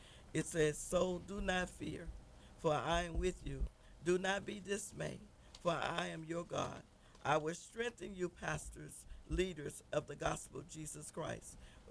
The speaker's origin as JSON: {"language": "English", "town": "Glenmore", "region": "Louisiana", "country": "United States", "tie": "born or raised there", "lives_now": "Tulsa, United States", "said": "We are the sisters, and we are out of Tulsa, Oklahoma, from Glenmore, Louisiana."}